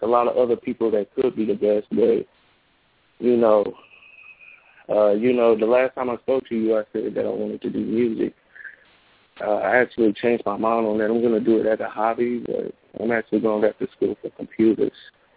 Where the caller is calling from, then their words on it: St. Clair, Illinois, United States; Oh, I'm calling from Illinois. I'm calling from St. Clair, Illinois.